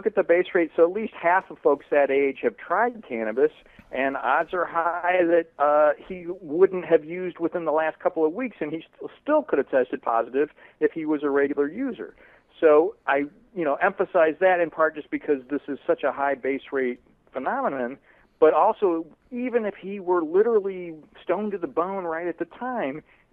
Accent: St. Louis, Missouri, United States; A lot of folks know I'm from St. Louis. I grew up not far from there.

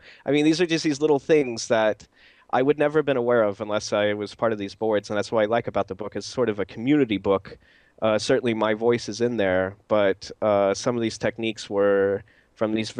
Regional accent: United States; now in Germany; I'm American, I think you can hear that, and I grew up in America

